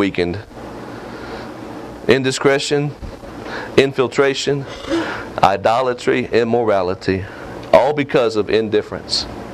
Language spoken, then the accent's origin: English; United States; I'm glad I'm American. I'm glad I live in this country. I've lived in other countries and I've seen.